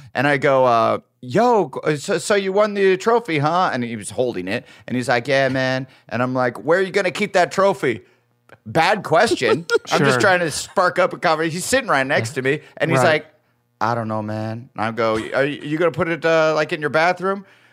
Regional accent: Iowa, United States; Well, I remember in my elementary school in Iowa, there was the alleyway behind our school.

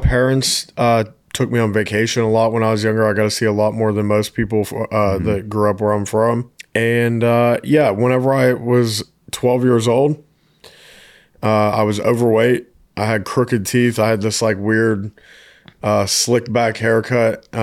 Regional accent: Mid-Ohio Valley, United States; I'm from a place called the Mid-Ohio Valley, which is where Ohio and West Virginia border each other.

